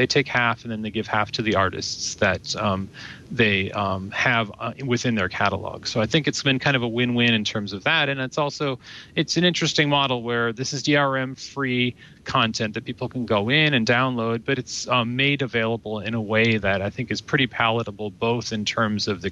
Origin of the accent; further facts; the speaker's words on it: Midwest, United States; I grew up in the Midwest